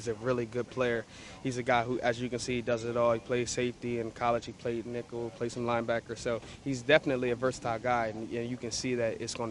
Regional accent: Wilmington, Delaware, United States; I think it's where I'm from. I'm from Wilmington, Delaware

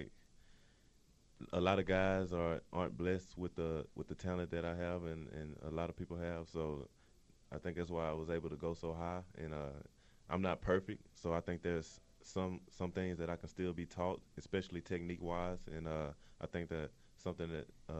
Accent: Texas, United States; Yeah, I'm from Texas, so I'm way south, and this is way north.

